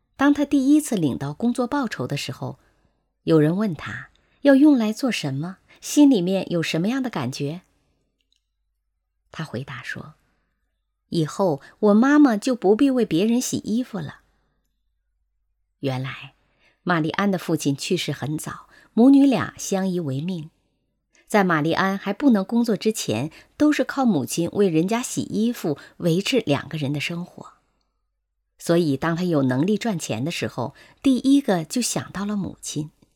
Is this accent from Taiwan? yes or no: no; China; 我们中国人一向讲究孝道反哺